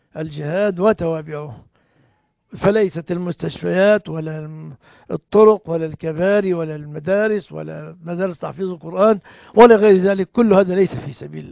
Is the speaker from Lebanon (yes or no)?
no; Egypt